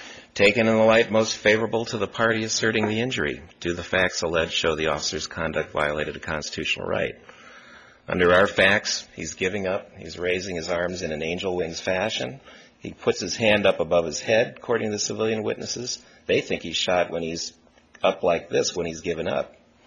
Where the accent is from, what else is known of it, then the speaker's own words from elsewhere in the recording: Midwest, United States; I grew up in the Midwest, so you know, when you're...